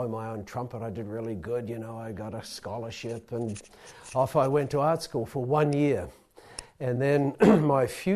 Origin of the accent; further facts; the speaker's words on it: New Zealand; born there; So I was born in New Zealand and went to art school.